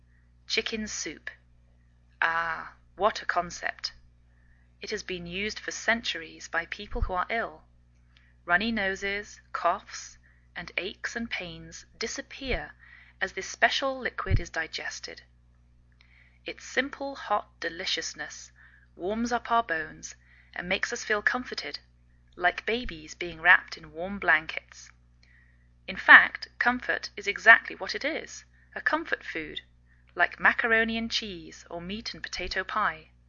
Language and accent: English; England, United Kingdom; now in United States